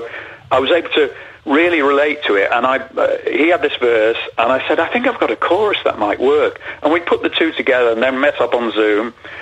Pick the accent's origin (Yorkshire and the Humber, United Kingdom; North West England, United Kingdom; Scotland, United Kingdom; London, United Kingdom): Yorkshire and the Humber, United Kingdom; now in Anglesey, United Kingdom; And we're all from Yorkshire originally, so